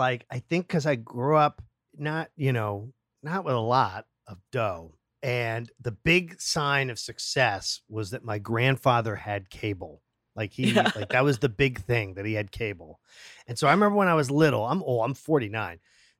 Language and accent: English; Massachusetts, United States; I'm from Massachusetts.